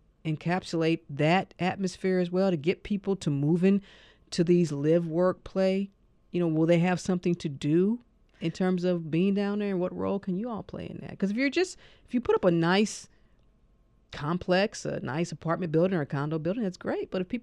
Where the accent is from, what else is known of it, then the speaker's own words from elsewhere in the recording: St. Louis, Missouri, United States; now in Atlanta, United States; I'm from St. Louis where we have a thriving downtown. I remember when I moved here